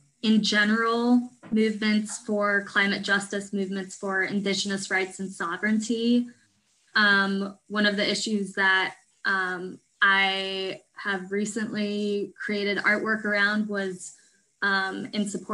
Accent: North Holland, Netherlands; also born or lived in Åbo, Finland / Scotland; now in Anchorage, United States; No, I was born in Åbo in Finland, and I grew up outside of Amsterdam in the Netherlands. And then I spent 7 years in Scotland before I moved to Alaska about 5 years ago.

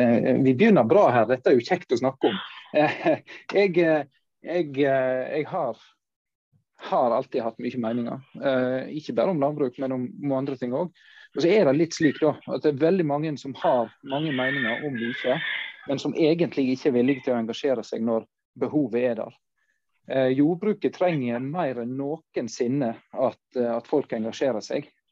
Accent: Vestland, Norway; Jeg kommer opprinnelig fra Sunnfjord, og da hører det sikkert på dialekten.

